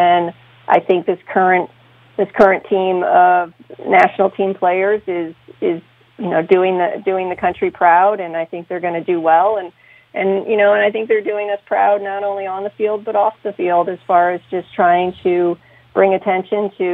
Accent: St. Louis, Missouri, United States; obviously I was born and raised in St. Louis, love the city, and think it's amazing.

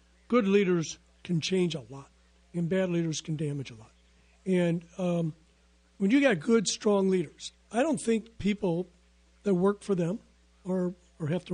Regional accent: Ireland; And, you know, being Irish, you're not exactly totally objective about the Scottish.

